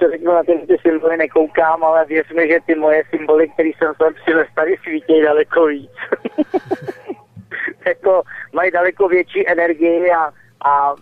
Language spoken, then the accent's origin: Czech; Prague, Czechia; já jsem Pražák